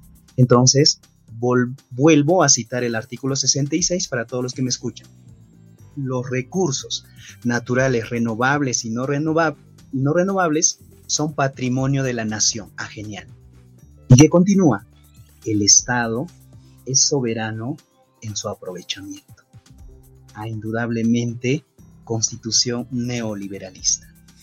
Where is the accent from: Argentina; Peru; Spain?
Peru; soy peruano y en mi país la constitución vigente es la constitución de 1993